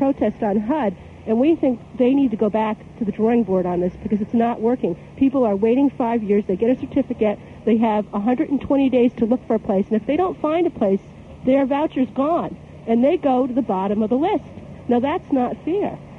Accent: Providence, Rhode Island, United States; I know I come from Providence, Rhode Island

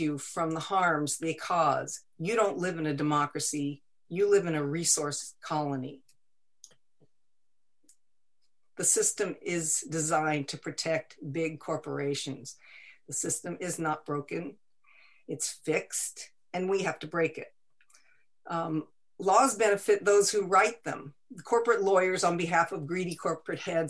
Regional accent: Oregon, United States; now in Deadwood, United States; I grew up in Southern Oregon, and I actually went to UO in the 70s

